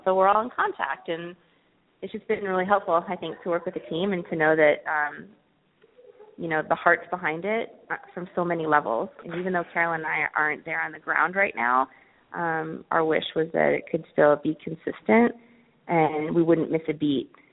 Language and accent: English; Phoenix, Arizona, United States; I'm from Phoenix originally.